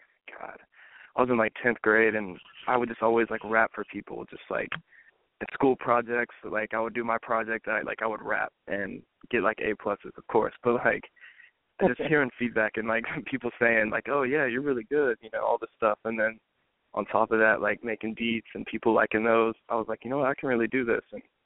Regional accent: Lawrenceville, Georgia, United States; I'm from Georgia, Lawrenceville, Georgia.

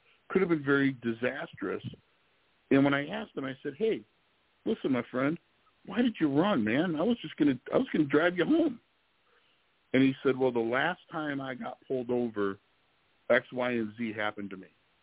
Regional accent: Detroit, Michigan, United States; I'm from the Detroit area, you know, grew up here, you know, ended up in South Carolina, did a few things. I'm back here. I love my area.

